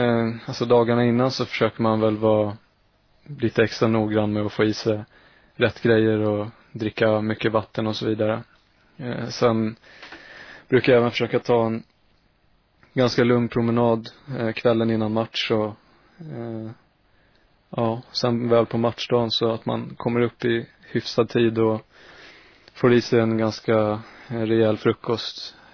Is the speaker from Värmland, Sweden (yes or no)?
no; Stockholm, Stockholm County, Sweden; now in Gothenburg, Sweden; även fast jag kommer från Stockholm då, att den är bra här nere